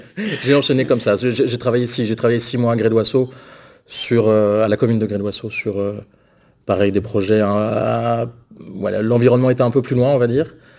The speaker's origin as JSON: {"language": "French", "country": "France", "moved": "as an adult", "lives_now": "Belgium", "said": "je suis français de base. Je suis arrivé en Belgique il y a 20 ans maintenant pour faire une thèse à l'Université catholique de Louvain."}